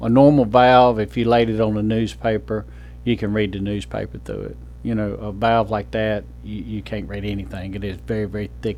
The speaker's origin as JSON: {"language": "English", "region": "North Carolina", "country": "United States", "also_born_or_lived": "Mississippi", "moved": "as an adult", "said": "So I started in North Carolina. I'm originally from North Carolina. Trained at North Carolina State and went to Wake Forest Medical School. And then since 1990, I've been a Mississippian."}